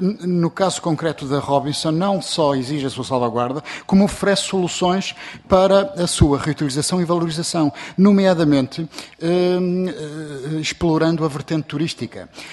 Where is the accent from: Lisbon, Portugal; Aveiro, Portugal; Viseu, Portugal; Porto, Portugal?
Porto, Portugal; e eu conheço particularmente bem o Porto, porque sou do Porto